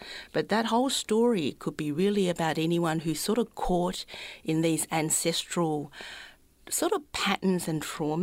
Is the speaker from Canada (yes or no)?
no; Hong Kong; I grew up in Hong Kong